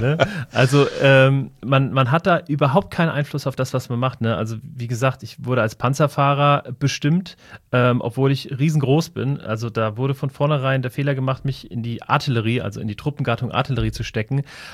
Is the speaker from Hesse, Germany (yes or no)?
yes; Hesse, Germany; Ja, ich bin bei Wiesbaden groß geworden, in einem sehr, in einem kleinen Ort, würde ich sagen, so 20 Kilometer von Wiesbaden entfernt.